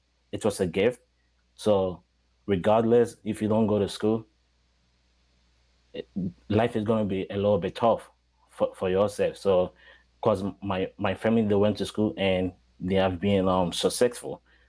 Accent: Ghana; now in New York, United States; So I came from Ghana. So coming here like around 2012, when I first stepped in New York

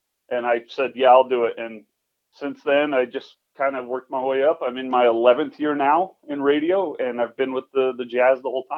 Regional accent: Layton, Utah, United States; So I guess I'm from Layton, or Layton, as we like to say, up in those parts. Love that area. Just recently moved back there with my wife and my baby.

